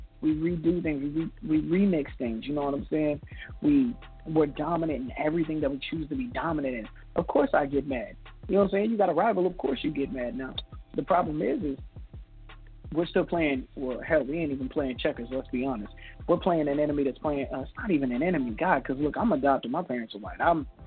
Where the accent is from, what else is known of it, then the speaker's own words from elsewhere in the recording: Louisville, Kentucky, United States; I mean, so I'm from Kentucky. I'm from Louisville.